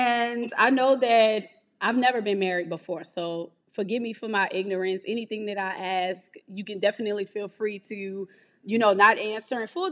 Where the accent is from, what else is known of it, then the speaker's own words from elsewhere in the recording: New Orleans, Louisiana, United States; And she is based out of New Orleans, Louisiana. So, that's my hometown. It's where I'm from. And so, if you're in New Orleans, definitely look her up.